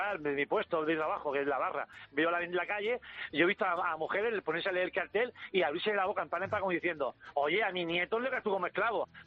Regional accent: Cieza, Region of Murcia, Spain; Yo tengo un bar ya muchos años en mi pueblo, en Cieza

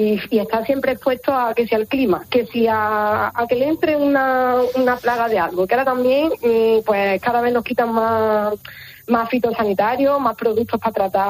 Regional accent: Antequera, Andalusia, Spain; No soy de Almería, soy de Antequera.

